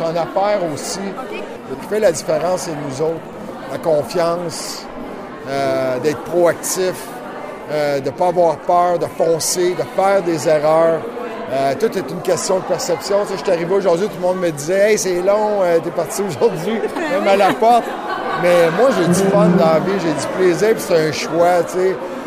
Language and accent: French; Baie-Comeau, Quebec, Canada; Je viens de Baie-Comeau. J'ai grandi à Baie-Comeau. Mon cœur est encore à Baie-Comeau.